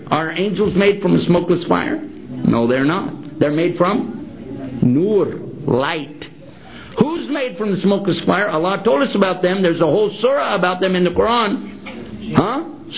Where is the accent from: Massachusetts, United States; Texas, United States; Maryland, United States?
Texas, United States